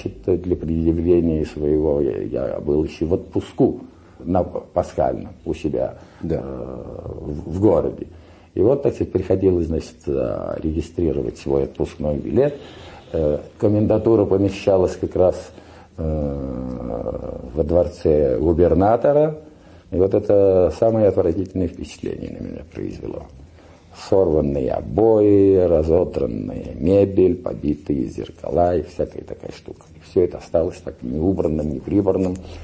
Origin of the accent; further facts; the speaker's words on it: Voronezh, Voronezh Oblast, Russia; я, потому что выбрал вакансию в свой родной город, ехал, значит, к себе в Воронеж.